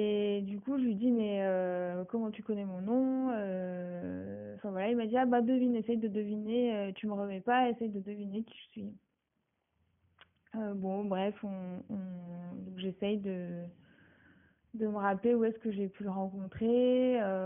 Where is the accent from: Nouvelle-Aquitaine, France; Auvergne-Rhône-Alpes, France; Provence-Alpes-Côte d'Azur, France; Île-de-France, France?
Auvergne-Rhône-Alpes, France; Valence; Donc moi, j'ai grandi à Valence.